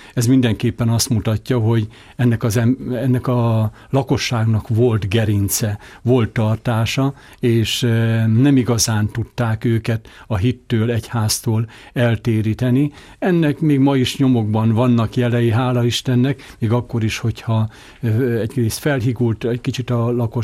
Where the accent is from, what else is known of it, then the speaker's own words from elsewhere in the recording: Pócspetri, Szabolcs-Szatmár-Bereg, Hungary; Mint említettem, faluhelyen, Pózspetriben nőttem föl.